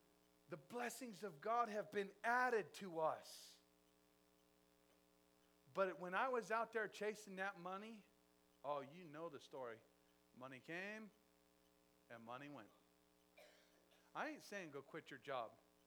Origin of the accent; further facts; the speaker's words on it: Price, Utah, United States; born there; I made it out. I was born in Price. I've now seen other parts of the world.